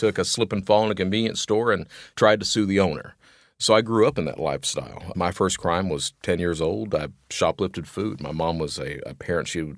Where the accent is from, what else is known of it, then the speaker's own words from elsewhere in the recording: Kentucky, United States; I come from Eastern Kentucky, and Eastern Kentucky is one of these areas like the panhandle of Florida, parts of Louisiana